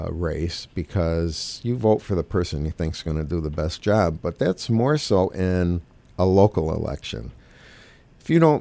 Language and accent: English; Gloversville, New York, United States; when I grew up in Gloversville, when I was a young lad, it was majority Republican.